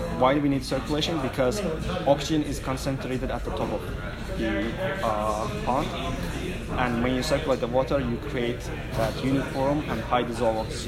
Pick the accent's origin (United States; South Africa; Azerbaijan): Azerbaijan; English is a second language; I'm from Azerbaijan.